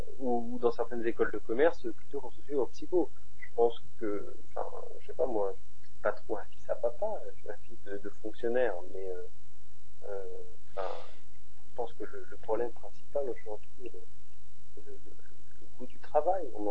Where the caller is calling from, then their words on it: Paris, Île-de-France, France; Je suis parisien.